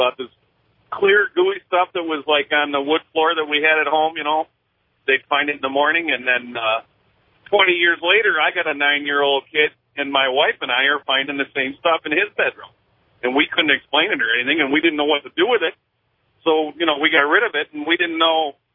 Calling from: Pennsylvania, United States; I'm a trucker going across Pennsylvania. I'm headed through State College right now.

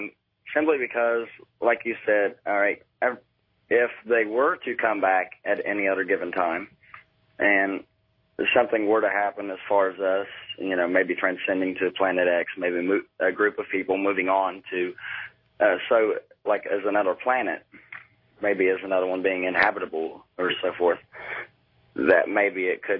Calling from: Huntington, West Virginia, United States; Huntington, West Virginia.

